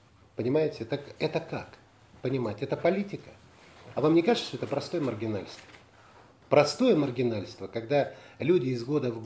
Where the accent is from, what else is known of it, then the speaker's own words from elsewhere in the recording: Belarus; конечно, я же белорус